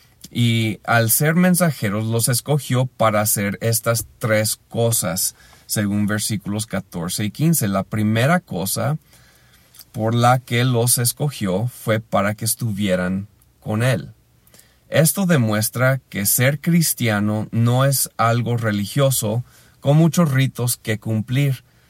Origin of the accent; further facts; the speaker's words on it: Pátzcuaro, Michoacán, Mexico; de Pátzcuaro.